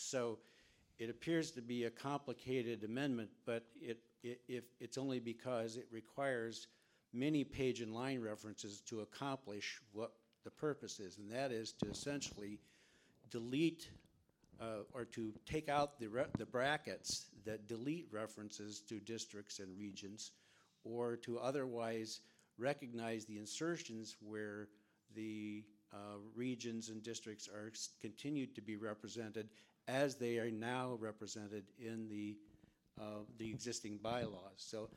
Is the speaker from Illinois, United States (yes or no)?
yes; Springfield, Illinois, United States; I'm from Springfield, Illinois.